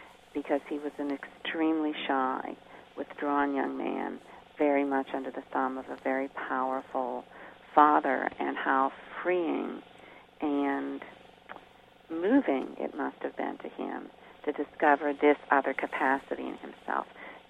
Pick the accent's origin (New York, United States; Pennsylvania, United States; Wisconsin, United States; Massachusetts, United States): Pennsylvania, United States; Pittsburgh; I grew up in Pittsburgh, and the mythology of steel making, of the heat and the difficulty, and also the magical beauty of it at the same time, was always very striking to me